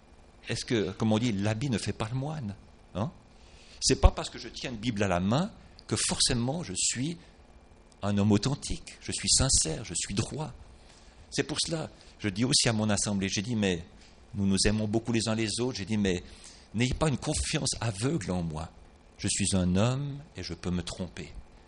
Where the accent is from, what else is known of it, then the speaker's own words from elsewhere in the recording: Switzerland; Je suis un homme, 59 ans, je viens de Suisse, etc., etc. Voilà.